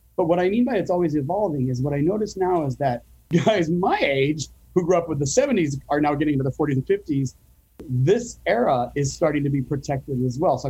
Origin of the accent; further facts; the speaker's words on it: Phoenix, Arizona, United States; So I grew up in Phoenix, and what I remember about growing up in the desert is there is no such thing as entropy or rust or decay.